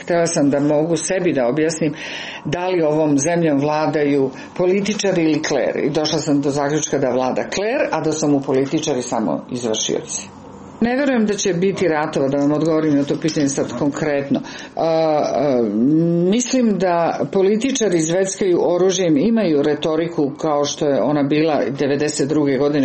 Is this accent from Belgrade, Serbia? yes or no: yes; Belgrade, Serbia; Da, ja sam rođena u Beogradu, živjela sam u tom gradu i jako sam ga voljela.